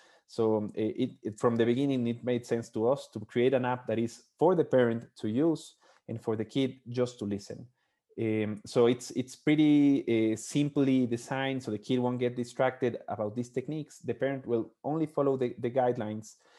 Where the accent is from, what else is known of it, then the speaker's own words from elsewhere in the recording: Ecuador; moved away; also born or lived in Australia; I'm originally from Ecuador in South America.